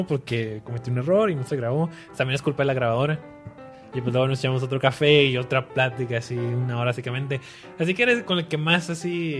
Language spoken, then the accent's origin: Spanish; Mexico; como mexicanos, que como pueblo mexicano